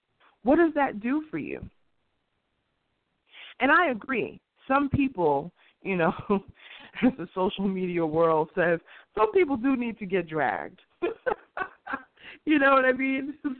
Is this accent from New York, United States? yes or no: yes; Queens, New York, United States; anybody who knows me knows where I grew up in Queens, it was not a place that had money.